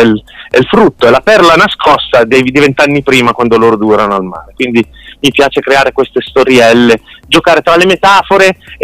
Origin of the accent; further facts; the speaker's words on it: Alessandria, Piedmont, Italy; quindi è facile trovarmi, io sono di Alessandria